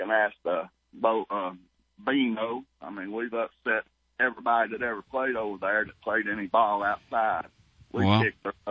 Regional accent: Petros, Tennessee, United States; I'm from Petros, Tennessee

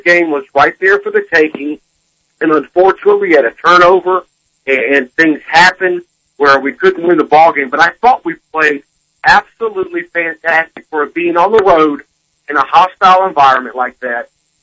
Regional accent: Mobile, Alabama, United States; because I'm from Mobile, Alabama, and I lived there for 25 years of my life.

